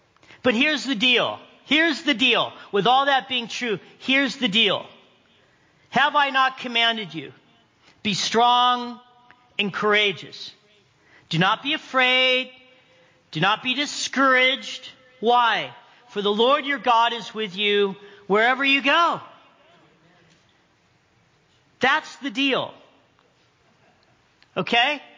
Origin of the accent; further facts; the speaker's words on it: Big Bear, California, United States; I'm a Big Bearian. So as I grew up in Big Bear, we had a few times we got snowstorms like this.